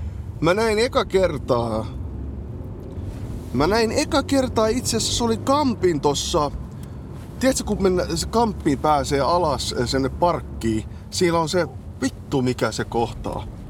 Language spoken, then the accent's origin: Finnish; Oulu, North Ostrobothnia, Finland; mä olin oululainen jätkä